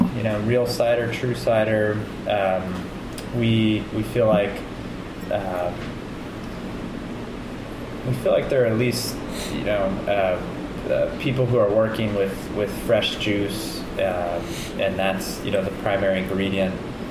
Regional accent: Kansas City, Missouri, United States; You know, again, I'm from Kansas City originally

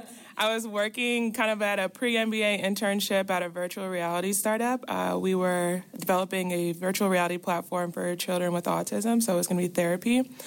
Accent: Ohio, United States; moved away; I mentioned I'm from Ohio, so, like, technology does not happen in Ohio. So once I moved out to California, I was like, wow, what is this stuff?

